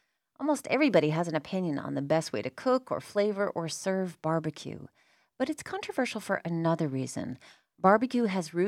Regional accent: New Hampshire, United States; Now, I may be from New Hampshire, but I've been around long enough to know what bless your heart means.

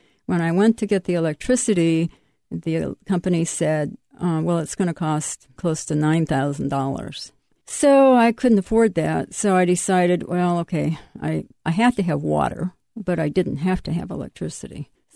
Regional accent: Iowa, United States; born there; I was born in Iowa on a farm. I have two brothers, and actually I started riding horses when I was five.

